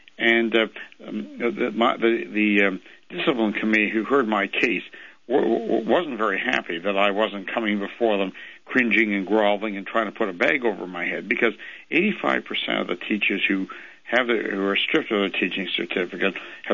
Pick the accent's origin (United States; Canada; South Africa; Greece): Canada; I'm a Canadian